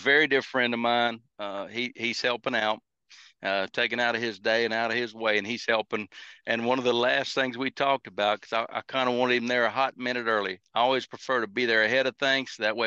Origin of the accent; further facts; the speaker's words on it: United States; it makes me mad as an American.